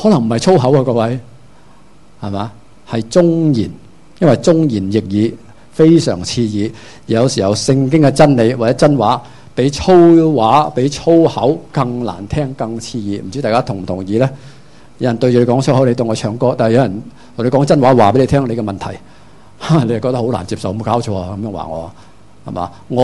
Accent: Hong Kong; 我哋香港人好，我哋啲广东话好精警嘅四个字啫

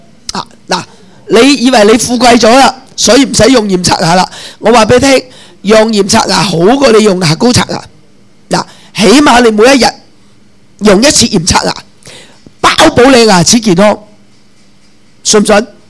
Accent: Chaozhou, Guangdong, China; 我七岁就识腌啦，我潮州人啊嘛

